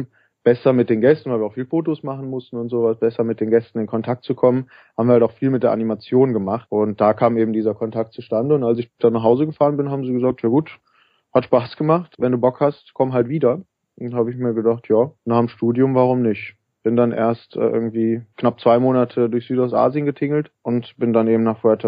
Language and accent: German; Cologne, North Rhine-Westphalia, Germany; also ich komme aus Köln ursprünglich, bin hier aufgewachsen